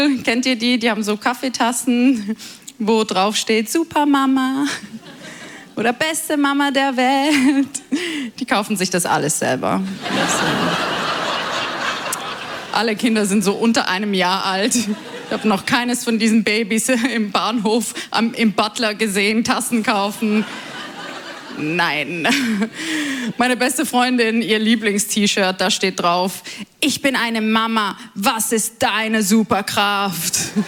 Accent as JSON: {"language": "German", "country": "Switzerland", "said": "Ich bin nämlich aus der Schweiz. Ja. Ich bin in der Schweiz geboren."}